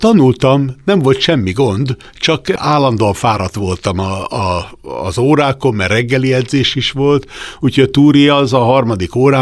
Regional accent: Budapest, Hungary; born there; Én Óbudára születtem, és nem messze az Aquincumi romkert mögött található az Almási Balogh Loránd által tervezett gázgyári lakótelep, ami szerintem a világ közepe úgy, ahogy van.

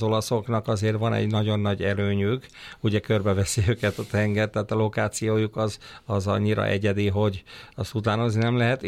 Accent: Nagykanizsa, Zala, Hungary; Nagykanizsai születésű vagyok, tehát 50 kilométerre laktunk mi a Balatontól

